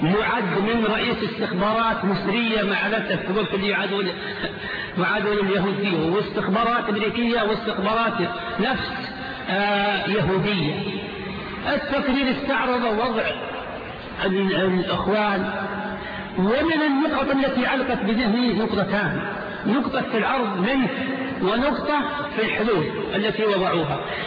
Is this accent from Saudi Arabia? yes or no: yes; Riyadh, Riyadh Province, Saudi Arabia; وبالأخص مع الأسف عندنا في الرياض فتنة عمياء